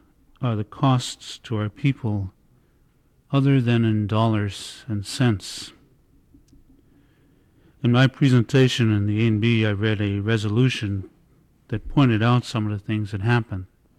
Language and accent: English; Hoonah, Alaska, United States; also born or lived in Glacier Bay; I was born in Glacier Bay, raised in Hoonah. Attended school through eighth grade in Hoonah and went to high school at Mount Edgecombe from 1949 to 1953.